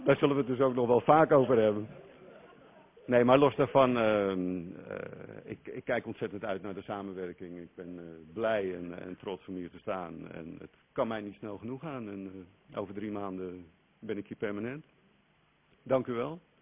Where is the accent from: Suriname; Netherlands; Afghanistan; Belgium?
Netherlands; Haarlem, North Holland; Ik ben bijna 52, in mei word ik dat. Geboren en getogen in Haarlem, dus op zich heel Hollands. Maar er zit een forse scheut Belgisch bloed in.